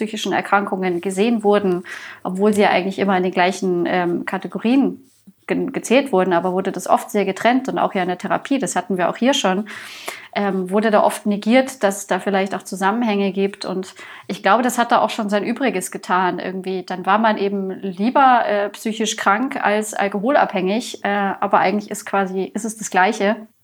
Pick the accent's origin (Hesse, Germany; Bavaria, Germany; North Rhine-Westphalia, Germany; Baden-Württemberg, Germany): Bavaria, Germany; ich komme hier aus Bayern, Bier ist ein Grundlebensmittel sozusagen.